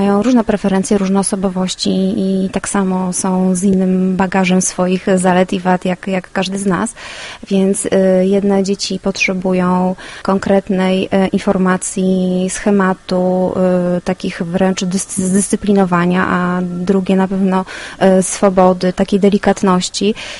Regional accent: Opole, Opole Voivodeship, Poland; A tutaj, ponieważ jesteśmy z Opola, mamy pod ręką takie przyjazne miejsce.

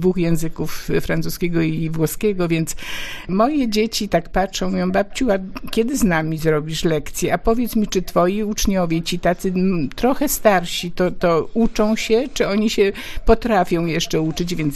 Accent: Prudnik, Opole Voivodeship, Poland; Jestem z Prudnika. Jestem przedstawicielem seniorów prudnickich.

